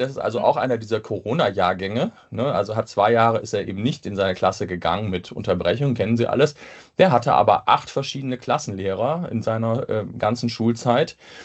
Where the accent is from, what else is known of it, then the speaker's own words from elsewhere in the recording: Berlin, Germany; Ich komme aus Reinickendorf